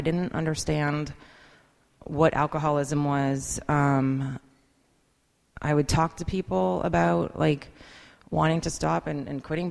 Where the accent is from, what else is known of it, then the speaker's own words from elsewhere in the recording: New Hampshire, United States; I grew up in New Hampshire.